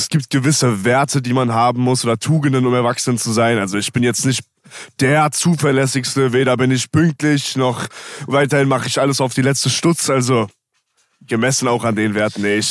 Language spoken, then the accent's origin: German; Hesse, Germany; Ich komme aus Hessen.